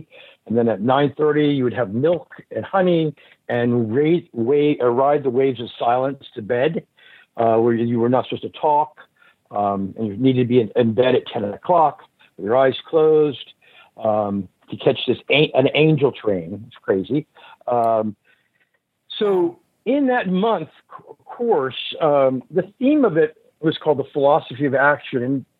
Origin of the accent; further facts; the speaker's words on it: St. Petersburg, Florida, United States; and I'm from St. Petersburg, Florida, and they spring train in Clearwater, Florida.